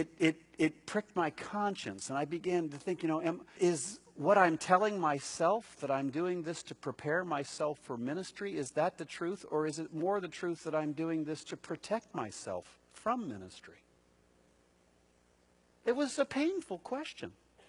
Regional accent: Columbus, Ohio, United States; now in Los Angeles, United States; People would say, where are you from? Columbus, Ohio. That was not a strike in my favor, believe me. Why are you here? Why did you move to L.A.?

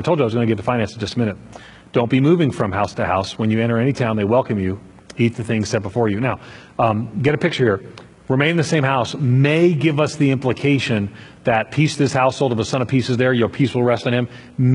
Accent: New York, United States; now in Hendersonville, United States; I grew up in the city. I grew up on Long Island in a very poor community and welfare. I grew up on public assistance.

